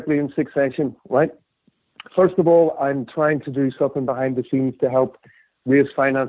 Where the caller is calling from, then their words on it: Belfast, Northern Ireland, United Kingdom; from Belfast.